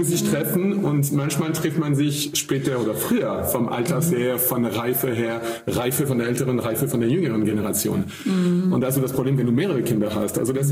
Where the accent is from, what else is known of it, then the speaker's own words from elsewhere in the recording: France; German is a second language; wenn du als Franzose mit deutschem Wein anfängst